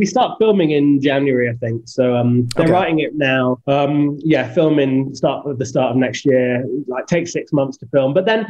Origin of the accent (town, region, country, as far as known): United Kingdom